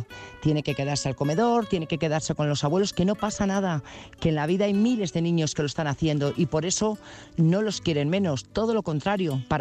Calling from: Burgos, Castile and León, Spain; Hola, buenas noches … corresponsal de Burgos.

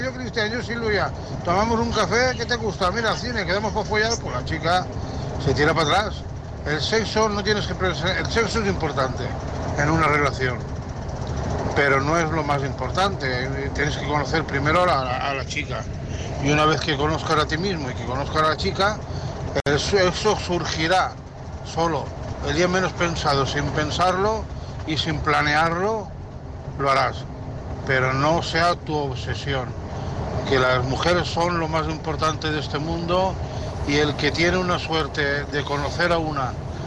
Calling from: Santa Pola, Valencian Community, Spain; de Santa Pola, trabajando en el camión, como siempre.

